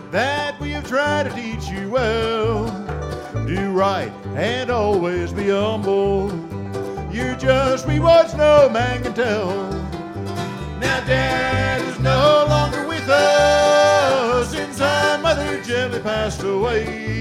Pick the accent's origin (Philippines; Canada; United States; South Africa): United States; Gainesville, Florida; also born or lived in Tallahassee / Jacksonville; I'm from Gainesville and Tallahassee and Jacksonville and places like that.